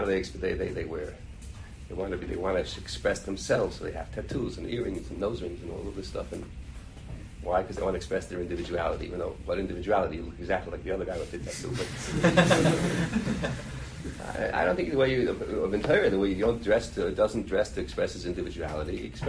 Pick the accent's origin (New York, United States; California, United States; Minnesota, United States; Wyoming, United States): New York, United States; Brooklyn; So I told him that I'm a Lakewood product. I'm a Rav from Brooklyn.